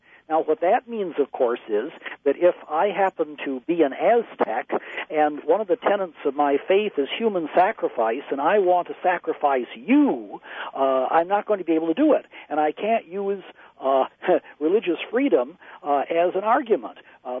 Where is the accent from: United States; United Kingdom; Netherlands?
United Kingdom; I happen to be a bit of an imperialist, not merely because I'm also a British citizen